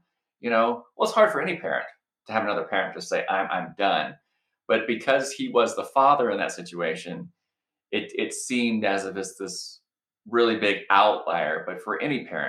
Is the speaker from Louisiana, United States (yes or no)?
no; Alabama, United States; there are things that my kids are going to face that wasn't even on my radar as a straight white guy growing up in Alabama, right?